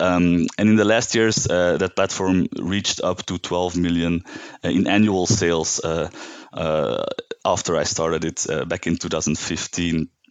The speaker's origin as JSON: {"language": "English", "country": "Belgium", "second_language": "English", "lives_now": "Uganda", "said": "I'm from Belgium. I live in Uganda now."}